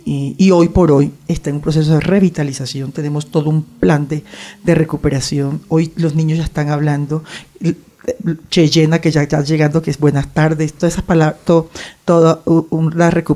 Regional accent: Sierra Nevada de Santa Marta, Colombia; yo soy Cancuama de la Sierra Nevada, mal llamada de Santa Marta, porque estamos no solo en Santa Marta, sino en tres departamentos. Nosotros lo llamamos Gonahuindúa.

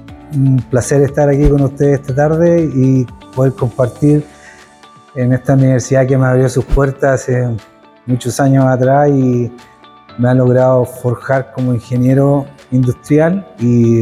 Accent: Maipú, Santiago Metropolitan Region, Chile; moved away; Al final salí de Chile con permiso de mi papá porque me puse a trabajar con una empresa argentina

